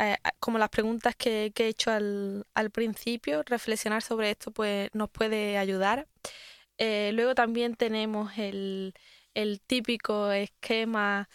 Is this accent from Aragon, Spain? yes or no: no; Málaga, Andalusia, Spain; now in Innsbruck, Austria; vengo de Málaga, de España. Y soy maestra y estoy aquí actualmente trabajando en un colegio Montessori en Innsbruck.